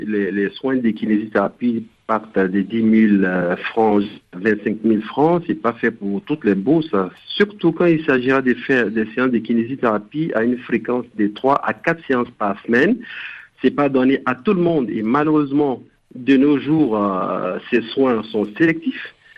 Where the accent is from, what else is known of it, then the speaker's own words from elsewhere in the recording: Côte d’Ivoire; Il y a des régions chez nous en Côte d'Ivoire où des gens sont initiés pour faire des massages